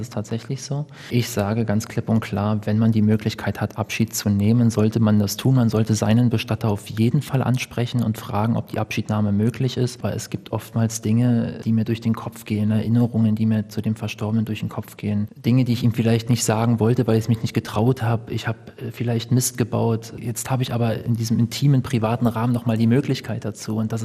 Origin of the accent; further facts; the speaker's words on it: Andalusia, Spain; now in Germany; Ich bin in Spanien aufgewachsen, im Süden, in Andalusien, am Meer.